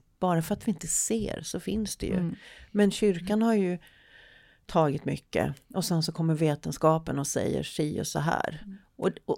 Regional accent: Malmö, Skåne, Sweden; Jag är ursprungligen från Malmö

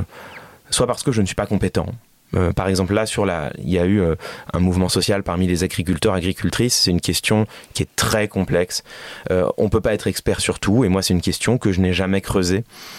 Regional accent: Paris, Île-de-France, France; Oh, moi, je suis né presque à Paris. Je suis né en banlieue parisienne, mais j'ai vécu toute ma vie à Paris. Je suis un vrai, honnête, franc parisien de naissance. Donc, je suis très heureux à Paris. Mais c'est vrai que l'âge aidant, la quarantaine approchant malgré tout

